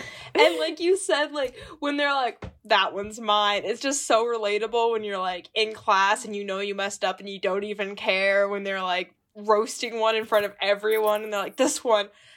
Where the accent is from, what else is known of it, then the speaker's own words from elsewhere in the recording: United States; Mainly because as an American, Biscuit Week fascinates me the most.